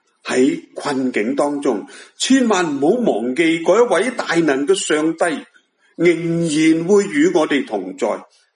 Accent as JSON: {"language": "Chinese", "country": "Hong Kong", "said": "今天我们香港人面对这个肺炎疫症，也都陷于困难的一个的处境里面"}